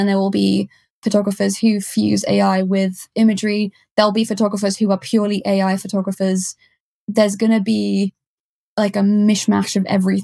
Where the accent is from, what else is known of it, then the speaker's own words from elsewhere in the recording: Switzerland; now in United Kingdom; growing up in Switzerland, I speak fluent French.